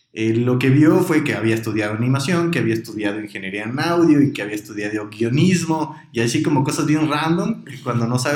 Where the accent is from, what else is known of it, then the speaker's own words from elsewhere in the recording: Matamoros, Tamaulipas, Mexico; now in Guadalajara, Mexico; Que yo me vine a Guadalajara porque no soy originario de aquí, soy de Matamoros, Tamaulipas, de allá de la frontera.